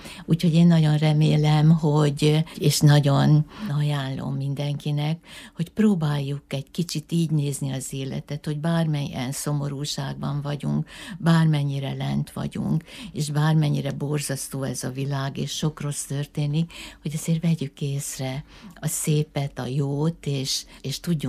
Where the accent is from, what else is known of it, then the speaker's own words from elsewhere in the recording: Miskolc, Borsod-Abaúj-Zemplén, Hungary; én miskolci vagyok, itt születtem